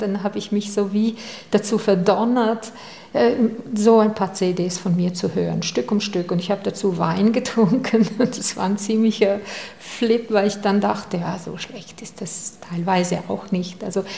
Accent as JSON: {"language": "German", "town": "Chur", "region": "Graubünden", "country": "Switzerland", "also_born_or_lived": "Zurich / Berlin", "said": "ich muss vorausschicken, dass ich komme aus Chur und da war mir der Horizont irgendwann einfach zu klein."}